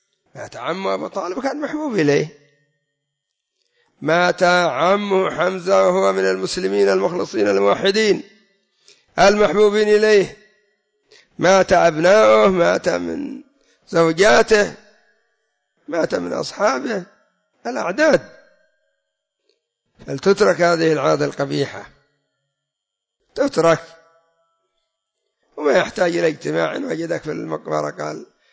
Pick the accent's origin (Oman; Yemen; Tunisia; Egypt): Yemen; لا سيما عندنا في اليمن وعند غيرنا الآلاف